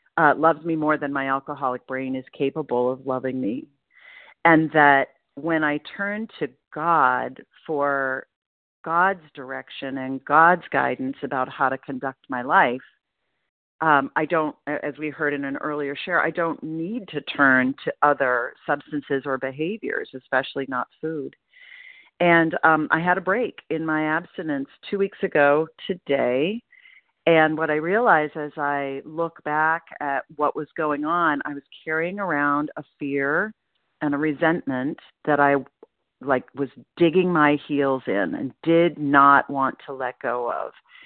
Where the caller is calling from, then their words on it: Portland, Maine, United States; I'm calling in from Portland, Maine